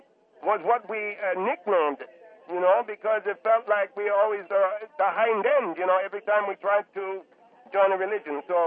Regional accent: Greece; also born or lived in Cyprus; now in United States; No, I'm from Greece, but we left Cyprus, and we had moved to Cyprus, my father's business, long years ago, and resettled in the United States.

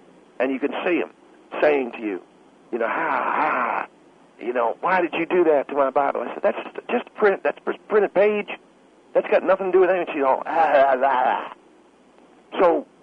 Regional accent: Kissimmee, Florida, United States; Now, I'm from the South, Phil. I come from Central Florida. I come from Kissimmee, Florida. It doesn't get any more redneck than that.

